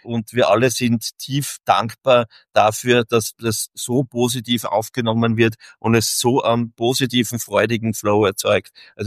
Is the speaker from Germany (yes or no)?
no; Austria; born there; indem wir als gebürtiger Österreicher